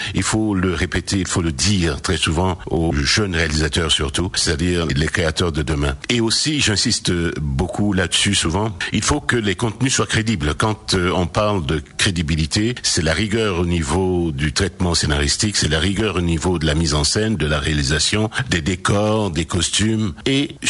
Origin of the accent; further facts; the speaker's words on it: Cameroon; born there; also born or lived in Paris, France; Je suis né au Cameroun. Je suis un Camerounais de naissance, fier de l'être. Ensuite, mon père et ma mère, ils m'ont envoyé en Europe.